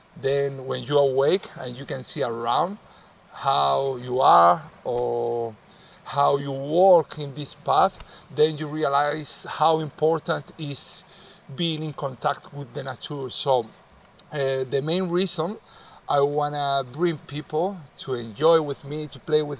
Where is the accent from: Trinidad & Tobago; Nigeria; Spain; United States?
Spain; Canary Islands; now in Ibiza, Spain; I am from the Canary Islands. I have grown up next to the sea, surfing all my life. I have been always in contact with the sea. Now I'm here in the Balearic Island in Ibiza